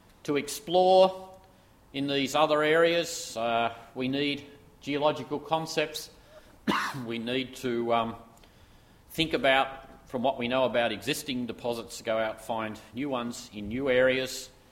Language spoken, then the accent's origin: English; Australia; As an Australian